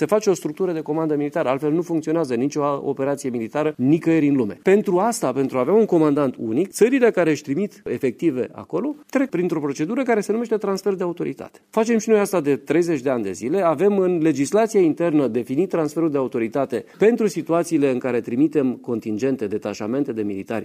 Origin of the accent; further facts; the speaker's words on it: Romania; Nu ne lăsăm armata sub comanda străinilor. Noi suntem români.